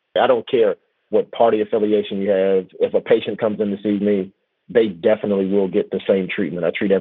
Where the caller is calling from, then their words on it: Rock Hill, South Carolina, United States; Rock Hill, South Carolina.